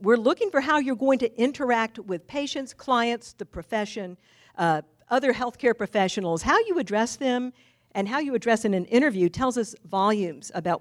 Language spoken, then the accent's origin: English; Virginia, United States; I grew up in Tidewater.